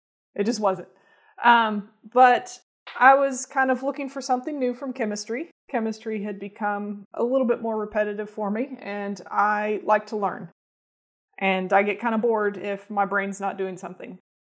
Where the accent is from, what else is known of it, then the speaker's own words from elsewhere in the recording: Bowling Green, Kentucky, United States; now in Lexington, United States; I grew up in Bowling Green, Kentucky, and then moved here for college and stuck around.